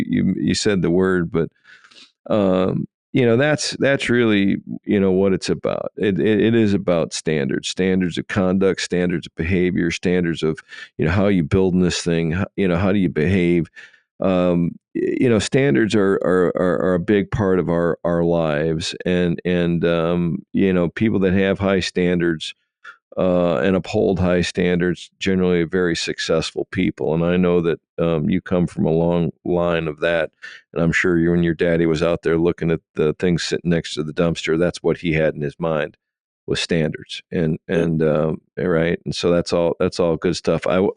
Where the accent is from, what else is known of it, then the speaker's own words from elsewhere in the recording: Wisconsin, United States; Even though I'm from Wisconsin, I'm a Yankee, and I could slap some Northwoods on you so quick, make your head spin.